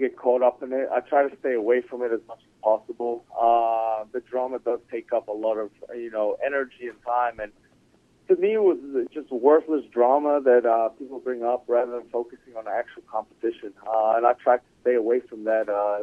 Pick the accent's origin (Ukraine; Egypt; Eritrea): Egypt; also born or lived in Saudi Arabia / New Zealand; now in United States; I grew up in Egypt. I lived there. I lived in Saudi Arabia. I grew up in New Zealand, then moved to America, then played pro basketball all over the world.